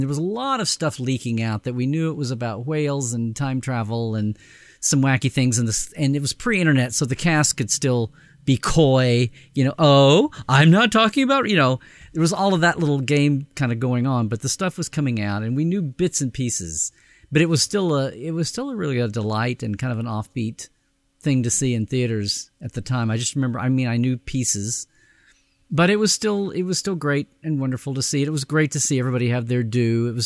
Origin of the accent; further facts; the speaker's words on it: Norman, Oklahoma, United States; born there; I was born in Norman. I'm not just a fan.